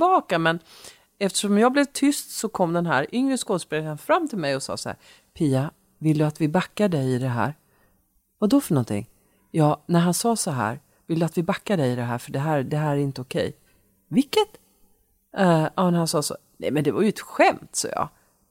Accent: Umeå, Västerbotten County, Sweden; born there; Så var det Umeå, min födelsestad. Min födelsestad.

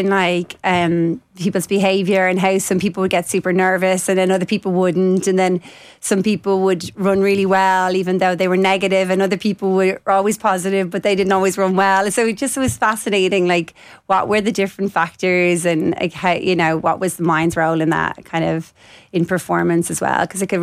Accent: Wicklow, County Wicklow, Ireland; I grew up in Wicklow Town

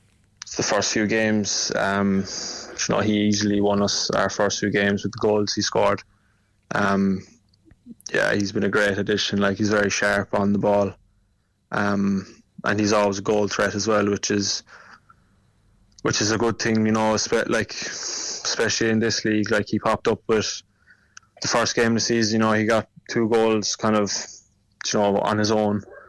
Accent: Cork, Munster, Ireland; just a lot of my family were there and stuff, and, you know, we're all from Cork, so it was probably my highlight.

